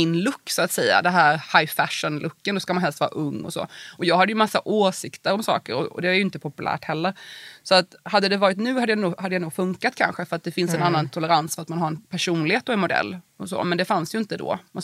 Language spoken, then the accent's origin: Swedish; Värnamo, Jönköping County, Sweden; när jag växte upp i Värnamo och läste mycket böcker hela min uppväxt